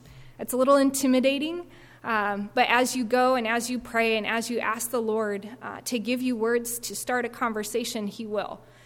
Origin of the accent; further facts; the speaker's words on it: Oregon, United States; I'm from Oregon.